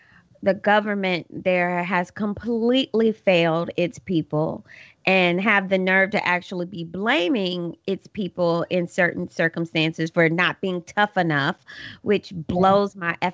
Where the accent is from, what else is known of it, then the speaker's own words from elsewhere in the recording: Kentucky, United States; I am from the country. I'm from Kentucky. I like the woods. I mean, I don't want to act like I grew up on a farm. I didn't. I grew up, you know, in the city, but it was still Kentucky.